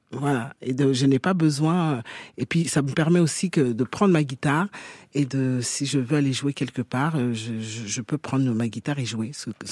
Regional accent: Paris, Île-de-France, France; moi je suis une Africaine qui est née à Paris, oui. qui a grandi en France, qui est française, hein, je suis française.

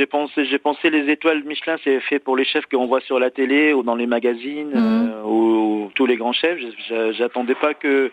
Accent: Lebanon; moved away as an adult; now in France; Je suis arrivé du Liban en 99 avec 200 francs dans la poche, 20 ans de guerre civile

